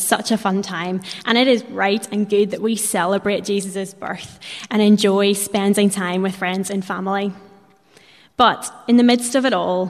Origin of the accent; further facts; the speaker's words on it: Belfast, Northern Ireland, United Kingdom; I am from Belfast, as you can maybe tell. And my home church is Orangefield Presbyterian. I have grown up in Belfast, apart from a very brief stint in London. I'm back here and loving it.